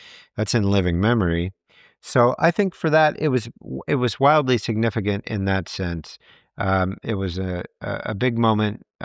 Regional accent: Texas, United States; I mean, you know, I can tell you that I grew up in Texas.

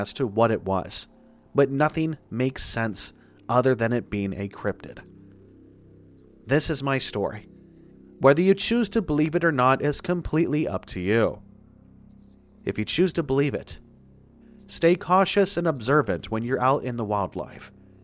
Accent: Ohio, United States; I am born and raised in Ohio, which is a Midwestern state for those of you that don't know where it is on the map.

